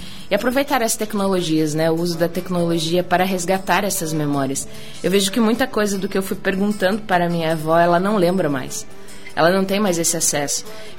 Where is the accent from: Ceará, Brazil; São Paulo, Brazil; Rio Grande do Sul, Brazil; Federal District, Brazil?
Rio Grande do Sul, Brazil; Porto Vera Cruz; nós estivemos na linha São José, que é exatamente onde eu estudei, a minha primeira escola, onde eu cresci. Linha São José, Porto Veracruz.